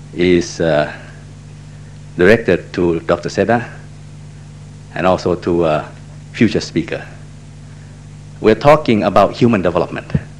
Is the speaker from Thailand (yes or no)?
yes; Thailand; from Thailand.